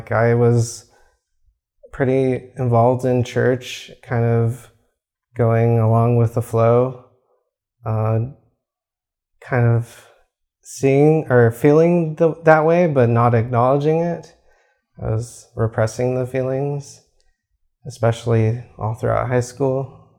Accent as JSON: {"language": "English", "town": "Gilbert", "region": "Arizona", "country": "United States", "tie": "born or raised there", "said": "I was born into a Mexican mom and a white dad, and born and raised in Gilbert, Arizona, super Mormon community all the way."}